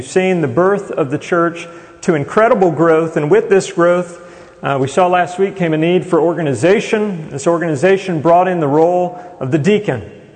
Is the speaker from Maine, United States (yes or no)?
no; Texas, United States; Special to me because I grew up in Texas and we went out to South Fork Ranch